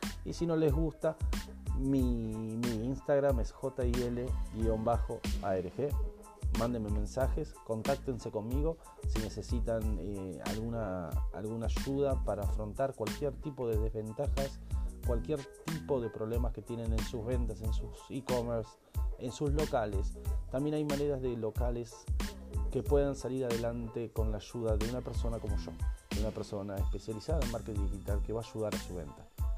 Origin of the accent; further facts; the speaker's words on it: Argentina; Hoy a los 39 años, ya de vuelta en mi país, regresé hace ya, en el 2012, hace ya 7 años que estoy acá en Argentina, de vuelta.